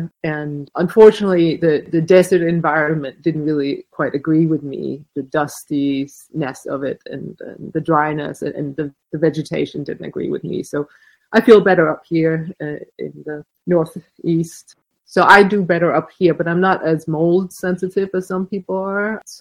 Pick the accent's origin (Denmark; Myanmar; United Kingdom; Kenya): Denmark; English is a second language; moved away as an adult; now in New York City, United States; I lived in New York City. I was a photographer. I was married, and I'm from Denmark. So I'd come to New York to study photography